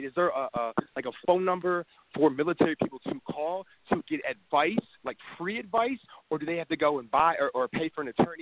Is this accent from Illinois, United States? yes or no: no; Pennsylvania, United States; and I'm from Pennsylvania